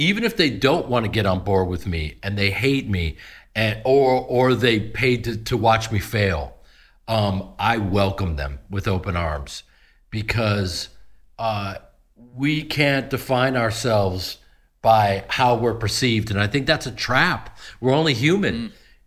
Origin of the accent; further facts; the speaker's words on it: Chicago, Illinois, United States; also born or lived in Los Angeles; because I'm from Chicago, then spent a lot of years in L.A.